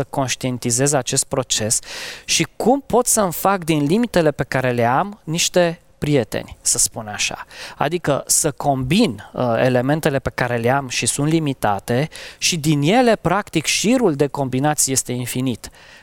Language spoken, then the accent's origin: Romanian; Romania; born there; faptul că eu m-am născut în România